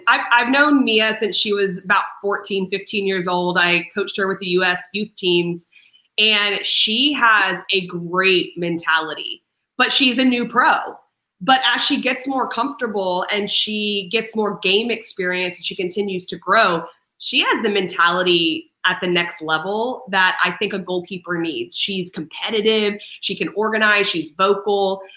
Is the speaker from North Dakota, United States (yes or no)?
no; Arlington, Texas, United States; It's in Fort Worth, and I'm from Arlington, so she's actually going to the game.